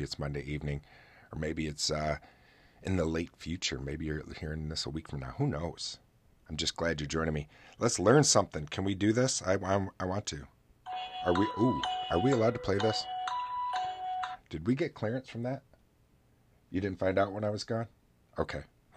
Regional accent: New York, United States; against operating a motor vehicle while under the influence of alcohol went into effect in New York, my home state, in 1910.

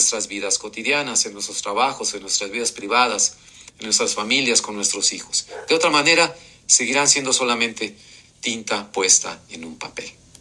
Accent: Mexico; tener plena conciencia como mexicanos de la situación de violencia y de deterioro de los derechos humanos que vivimos en el país

